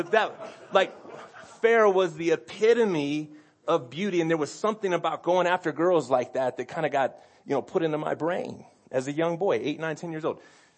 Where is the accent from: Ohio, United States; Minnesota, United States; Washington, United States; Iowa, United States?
Ohio, United States; Cleveland; I grew up in Cleveland. He came to Denver all the time.